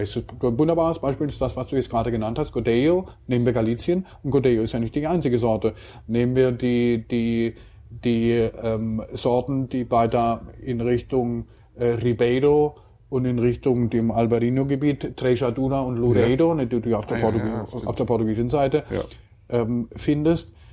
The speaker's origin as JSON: {"language": "German", "town": "Karlsruhe", "region": "Baden-Württemberg", "country": "Germany", "said": "ich bin ja aus Süddeutschland, also eigentlich bin ich Karlsruher."}